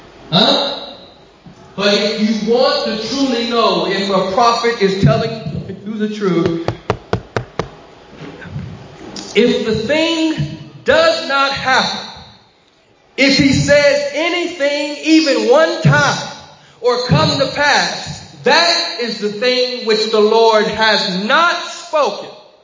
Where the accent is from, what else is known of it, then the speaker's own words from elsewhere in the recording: California, United States; You know how I know? I'm from California.